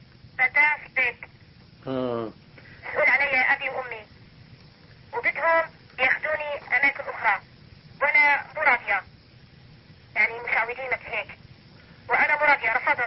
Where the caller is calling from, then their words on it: Libya; انا من ليبيا بتكلم